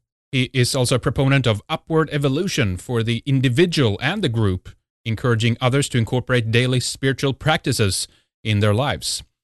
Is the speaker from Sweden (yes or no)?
yes; Sweden; from Sweden.